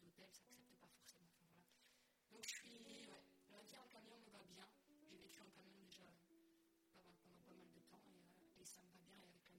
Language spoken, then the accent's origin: French; Hauts-de-France, France; accent: Nord; d'où l'accent du Nord qui est perdu un petit peu. En effet, je suis native du Nord, toute ma famille est dans le Nord, j'aime beaucoup le Nord